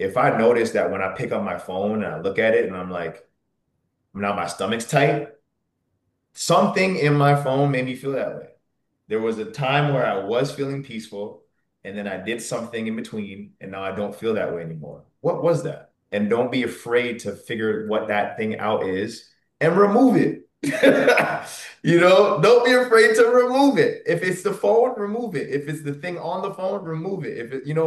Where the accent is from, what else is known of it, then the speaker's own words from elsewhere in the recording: Canada; I got to bond with him over the fact that we're both Canadian. And we both at the time lived in New York.